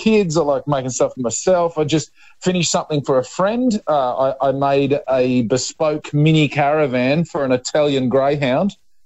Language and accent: English; Queensland, Australia; now in Victoria, Australia; my home state, and I'm stuck down here in Victoria